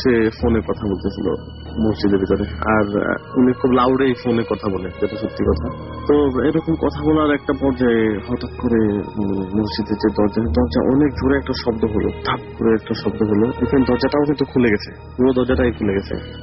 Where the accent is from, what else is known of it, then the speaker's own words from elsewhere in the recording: Senbagh, Chittagong Division, Bangladesh; now in Saudi Arabia; From KSA, আমার দেশের বাড়ি নোয়াখালী জেলার সেনবাগ থানায়।